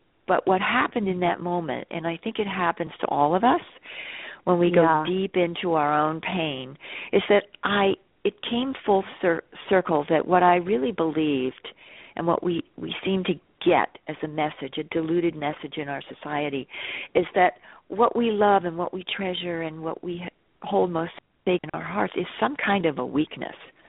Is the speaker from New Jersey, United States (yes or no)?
yes; New Jersey, United States; I grew up in New Jersey in a wonderful community. There was a woods and fields behind where we lived.